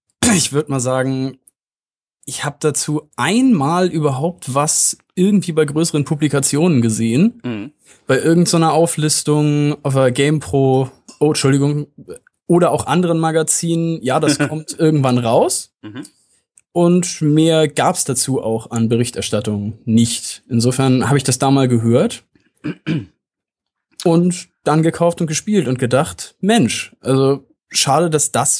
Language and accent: German; North Germany, Germany; Ich komme aus dem Norden.